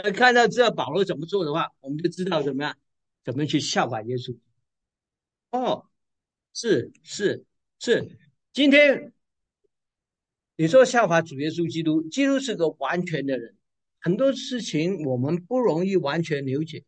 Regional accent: China; 我们中国人也有一个成语“东施效颦”

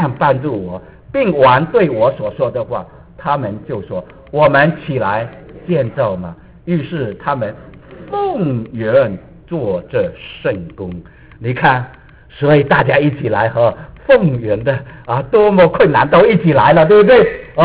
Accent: China; 我告诉你啊，我们中国人同他是一样样的，行吗？中国人就是喜欢建城的人呐

